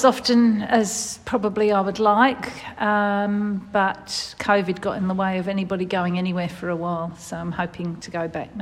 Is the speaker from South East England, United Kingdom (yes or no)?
yes; South East England, United Kingdom; moved away as an adult; now in Australia; I grew up in a little place south of London, about half an hour out of London, which is, you know, obviously a very big city, but I didn't feel like I grew up in a city. I grew up, you know, in a suburb, really. Yeah, suburb of London